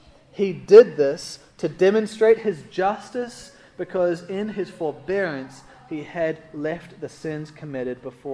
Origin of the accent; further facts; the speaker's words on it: New Zealand; now in Australia; I'm actually a Kiwi. I have a New Zealand passport. I also have an Australian passport. I'm a dual citizen, so I'm a foreigner for both now. I'm a traitor to both. But I'm actually a Kiwi, and I grew up in New Zealand at the Cape